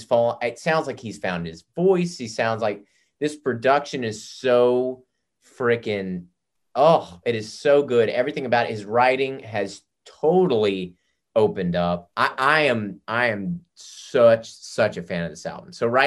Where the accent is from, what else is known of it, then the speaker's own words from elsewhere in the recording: the South, United States; Well, you got to understand, I grew up in the South.